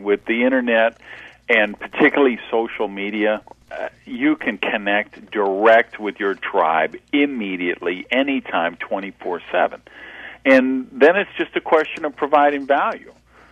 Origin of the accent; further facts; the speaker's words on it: Madison, Wisconsin, United States; now in Miami, United States; I'm just a tropical guy. I grew up in Madison, Wisconsin, where it was 60 below zero wind chill factors, and I said, when I grow up, I am going to live somewhere warm.